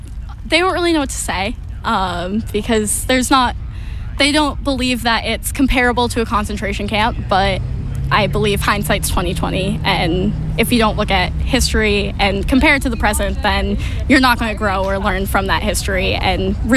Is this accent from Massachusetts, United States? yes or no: yes; Upton, Massachusetts, United States; I'm from Upton, Massachusetts.